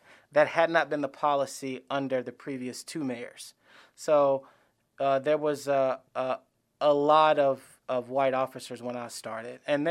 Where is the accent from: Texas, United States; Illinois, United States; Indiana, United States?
Indiana, United States; Gary; So I saw a lot of black officers growing up in Gary.